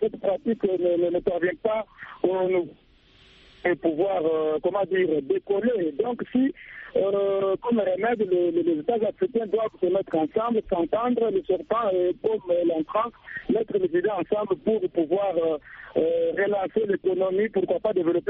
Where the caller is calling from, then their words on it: DR Congo; Non, nous sommes bien chez vous, je suis de la République démocratique du Congo.